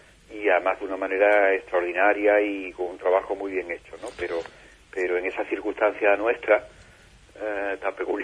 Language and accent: Spanish; Spain; also born or lived in Ecuador; a veces me han preguntado, digo, bueno, ¿y en vuestro país y tal? Porque claro, aquí también tenemos una dictadura de 40 años, ¿no?